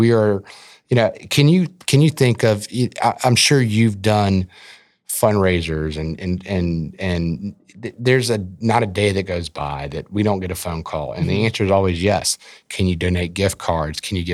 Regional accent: Baton Rouge, Louisiana, United States; I love Lafayette. I'm from Baton Rouge. I love Lafayette.

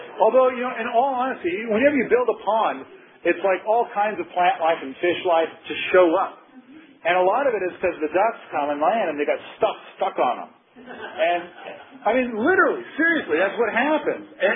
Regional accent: Lostine, Oregon, United States; You know, I spent a fair bit of my life growing up in Lostine, Oregon.

